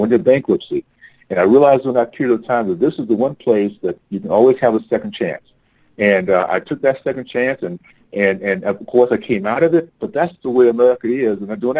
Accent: Tallahassee, Florida, United States; I grew up in Tallahassee, Florida. We had a black hospital and black doctors, and it was very easy to look around in my little segregated community

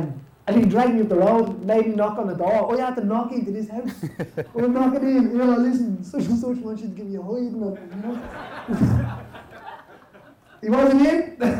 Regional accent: Cork, Munster, Ireland; from Cork, so it probably wouldn't be my first county to pick something

